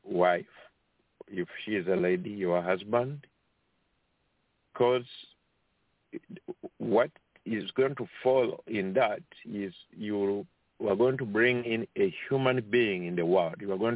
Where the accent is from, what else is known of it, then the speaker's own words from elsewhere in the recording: Uganda; English is a second language; I'm originally from East Africa, Uganda. That's where you find Uganda, Kenya, Tanzania, and some other countries. So we speak Swahili and that language.